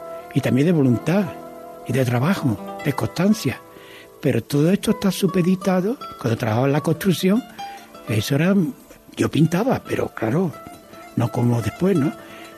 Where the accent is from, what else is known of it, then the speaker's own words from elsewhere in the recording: Carmona, Andalusia, Spain; born there; Sí, nací en Carmona en el año 1932.